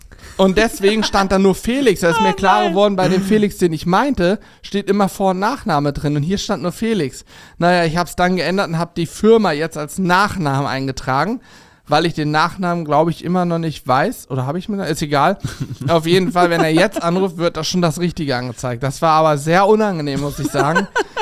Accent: Steinwedel, Lower Saxony, Germany; Ich habe auch als Kind mal bei uns in Steinwedel, wo ich aufgewachsen bin, so ein kleines Kuhkaff

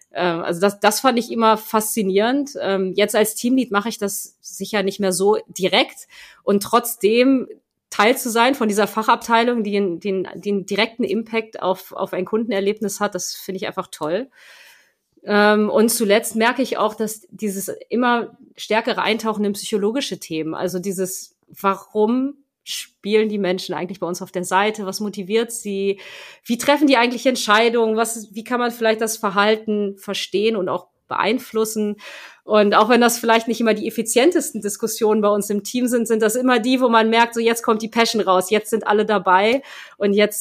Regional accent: Germany; also born or lived in France; now in Hamburg, Germany; bin 38, wohne mit meinem Partner und 2 Kindern in Hamburg. Der Name verrät, ich bin gebürtig aus Frankreich, wir sind aber schon sehr, sehr früh nach Deutschland gekommen, dementsprechend bin ich auch in Deutschland aufgewachsen

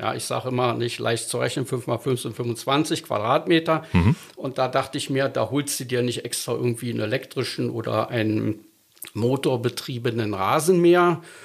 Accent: Berlin, Germany; now in Havelaue, Germany; Genau, aus Spandau aus.

